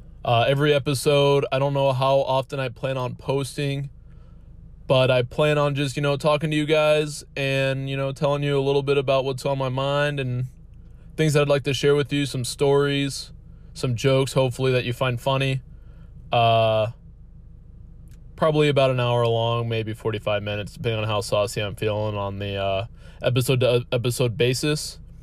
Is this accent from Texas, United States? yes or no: yes; Texas, United States; now in Nebraska, United States; I'm from Texas originally and I use y'all pretty regularly. When I came up here to Nebraska, I felt like I was getting made fun of for it.